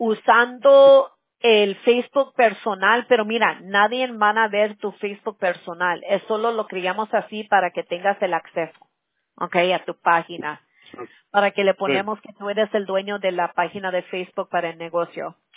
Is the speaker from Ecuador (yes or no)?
no; United States; accent: pocho Spanish; Yo no hago judging así en ese modo, como mi español de pocha, pero sí me entiendes, ¿no?